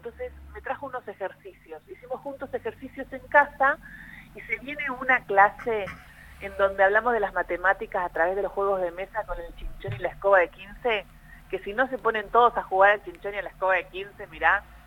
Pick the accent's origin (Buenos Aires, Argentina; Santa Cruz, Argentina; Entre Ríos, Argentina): Santa Cruz, Argentina; Río Gallegos; me crié en la Patagonia, o sea que viví la guerra de alguna manera, pero en Río Gallegos y tapando, claro, poniendo la frazada. Yo tenía 5 años